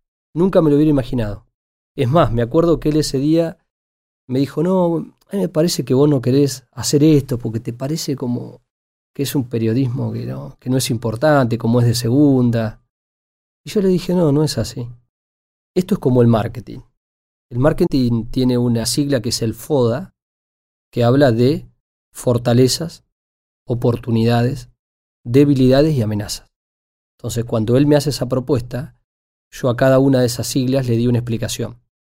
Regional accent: Argentina; Somos muy pocos argentinos los que tenemos ese premio.

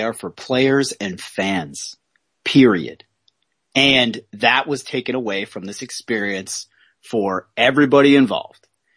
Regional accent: United States; I hope they got what they wanted because I'm American. I love Team USA. I love America.

